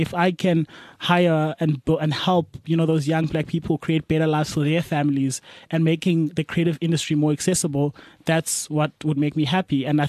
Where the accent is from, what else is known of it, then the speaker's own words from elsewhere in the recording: South Africa; there's all these like crazy notions about us South Africans. Like when I was in New York, I was like, I'm from South Africa.